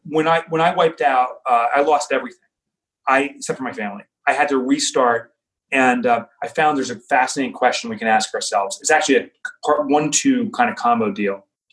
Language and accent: English; Boonton, New Jersey, United States; Yeah, from New Jersey. I grew up in Boonton. I'm back in Boonton.